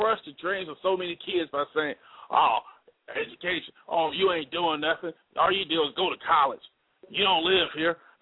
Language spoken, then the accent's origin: English; Montgomery, Alabama, United States; Like my hometown, Montgomery, Alabama, only a couple hundred thousand people in that town.